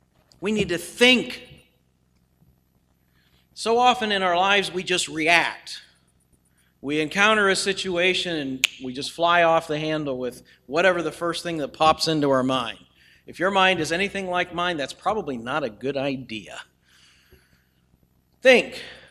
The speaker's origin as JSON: {"language": "English", "country": "United States", "said": "I thank God I'm an American."}